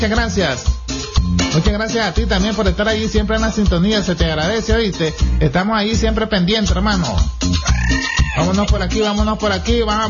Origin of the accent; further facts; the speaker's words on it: Ciudad Sandino, Managua, Nicaragua; Soy de Ciudad Sandino, oíste